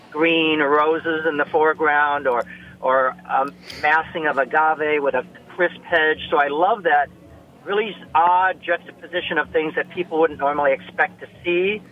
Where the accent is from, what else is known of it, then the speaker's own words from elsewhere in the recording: Midwest, United States; also born or lived in Phoenix; Growing up in the Midwest on 5 acres in this old Georgian brick farmhouse and learning plant material, I started grooming and pruning and deadheading flowers at the age of 6 or 7.